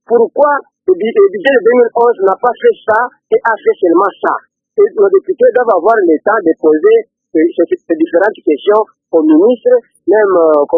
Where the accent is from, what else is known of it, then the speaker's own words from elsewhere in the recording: DR Congo; Non, nous sommes des Congolais. Même si vous ne serez pas là, accepter de voter un budget qui sera conséquent au peuple congolais.